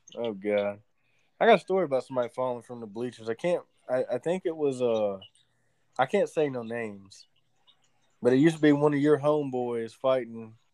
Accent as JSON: {"language": "English", "region": "Alabama", "country": "United States", "said": "Well, no, I mean, you know, we're from Alabama."}